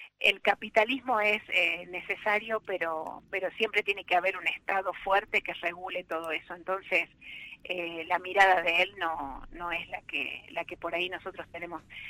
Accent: Argentina; el gran consenso que necesitamos como argentinos

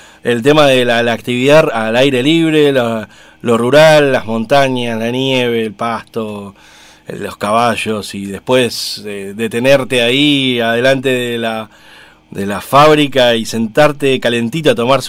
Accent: Buenos Aires, Argentina; yo me acuerdo de en mi niñez en Buenos Aires

